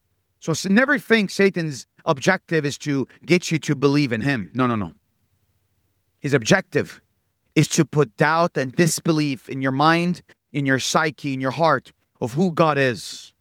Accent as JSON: {"language": "English", "town": "Bethlehem", "region": "West Bank", "country": "Palestine", "tie": "born or raised there", "also_born_or_lived": "Jerusalem", "said": "That's where I'm from. I was born in Jerusalem. I grew up in the birth city of Jesus Christ, the city of Bethlehem."}